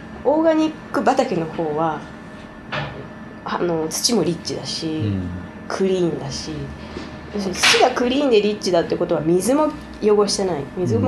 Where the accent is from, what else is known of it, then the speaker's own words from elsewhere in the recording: Nerima, Tokyo, Japan; also born or lived in California; もう本当に私練馬区出身なんですけど、